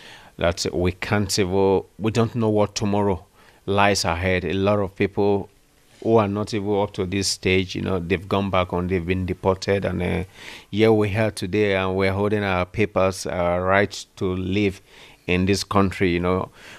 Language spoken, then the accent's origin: English; Nigeria; I'm from Nigeria.